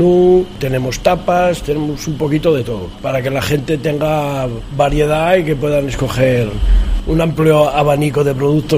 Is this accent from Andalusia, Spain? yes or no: no; Asturias, Spain; now in Denia, Spain; Aunque soy asturiano, la idea siempre ha sido volver aquí y acabar, como dice el otro, mis días en esta tierra que me han acogido muy bien.